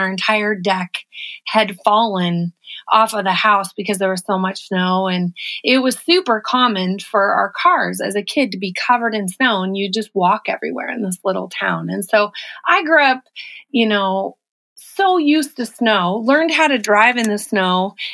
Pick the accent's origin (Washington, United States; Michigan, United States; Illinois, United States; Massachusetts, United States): Washington, United States; I was remembering growing up as a kid, and I grew up in Eastern Washington, and there was a ton of snow every winter